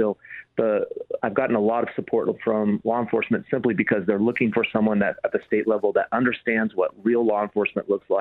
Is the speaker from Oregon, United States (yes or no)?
yes; Joseph, Oregon, United States; So, yeah, I was born and raised in Joseph, Oregon, but then I came to Salem to go to law school.